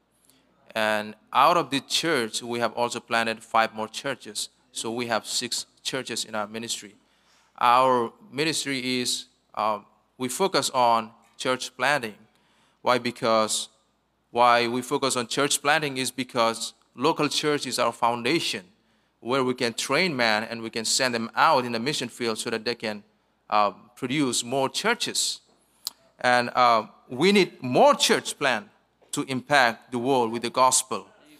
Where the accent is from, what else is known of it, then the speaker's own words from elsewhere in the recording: Northeast India, India; I'm from India. I'm from Northeast India, which is very close to Bangladesh and Myanmar. That is where my ministry is.